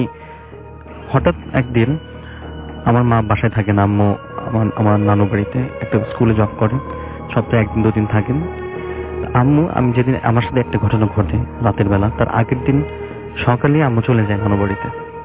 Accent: Jamalpur, Mymensingh Division, Bangladesh; এসেছি জামালপুর নামিনা থেকে।

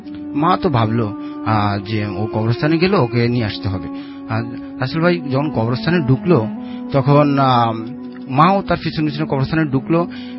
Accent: Sylhet, Sylhet Division, Bangladesh; আসসালামু আলাইকুম রাসেল ভাই … আমি আসছি সিলেট থেকে।

